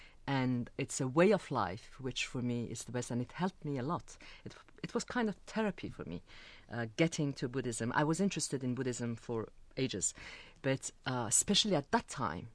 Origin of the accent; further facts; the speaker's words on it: France; it wasn't very easy for me because I was brought up in France. I'm very spontaneous and free woman, which sometimes shocked my compatriots.